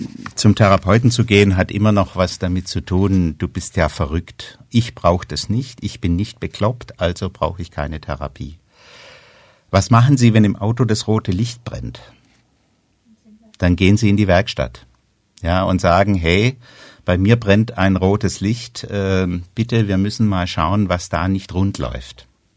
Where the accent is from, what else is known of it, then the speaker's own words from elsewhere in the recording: Baden-Württemberg, Germany; ich komme aus der Nähe von Göppingen